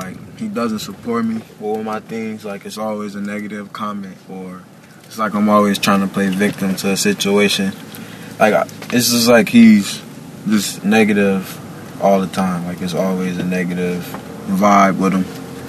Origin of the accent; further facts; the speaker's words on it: Chicago, Illinois, United States; I'm not from Evanston. I'm originally from Cabrini Green, if you know where that is.